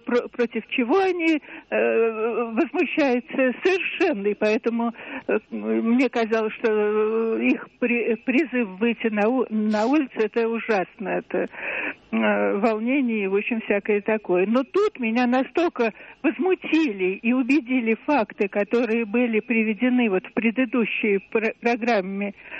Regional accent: Moscow, Russia; я из Москвы.

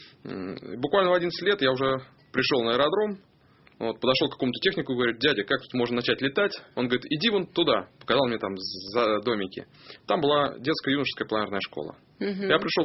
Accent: Moscow, Russia; born there; Я родился в Тушинском районе города Москвы.

